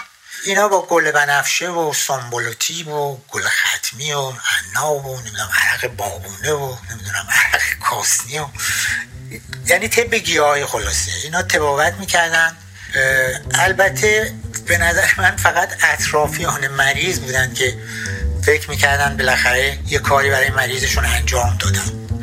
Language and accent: Persian; Nahavand, Hamadan, Iran; born there; زمان ما تو شهرهای کوچیکی مثل نهاوند که من در اونجا به دنیا اومدم